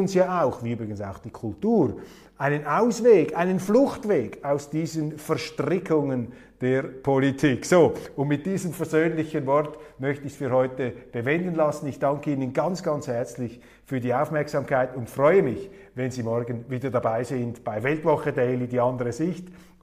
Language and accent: German; Switzerland; Als Schweizer